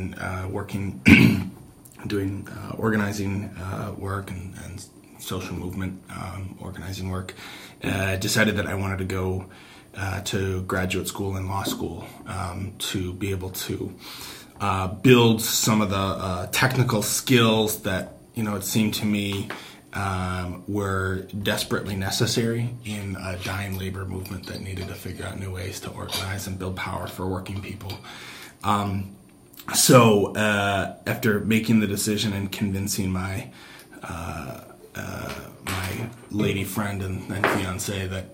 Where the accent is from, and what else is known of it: Neenah, Wisconsin, United States; born or raised there